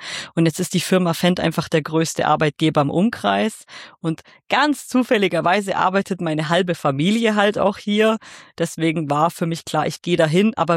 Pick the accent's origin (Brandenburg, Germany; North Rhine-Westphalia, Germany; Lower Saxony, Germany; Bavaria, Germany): Bavaria, Germany; Bad Oberdorf; ich bin erst 26 Jahre alt. Ich komme aus Bad Oberdorf. Ich wohne hier. Ich bin hier aufgewachsen. Ich arbeite hier. Also bin ich schon mein ganzes Leben lang im Allgäu.